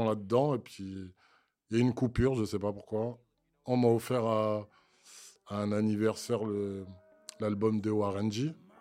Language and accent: French; Blanc-Mesnil, Île-de-France, France; Blanc-Ménil, 93.